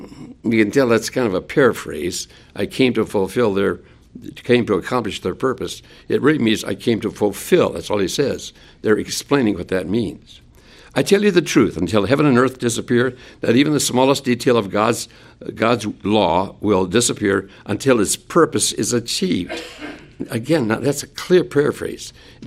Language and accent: English; Minnesota, United States; now in Texas, United States; I grew up in Minnesota.